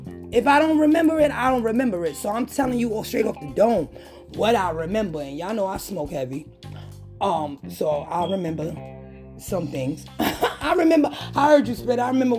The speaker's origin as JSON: {"language": "English", "town": "Bronx", "region": "New York", "country": "United States", "tie": "born or raised there", "said": "in the Bronx, in my hometown, yeah! Born and raised"}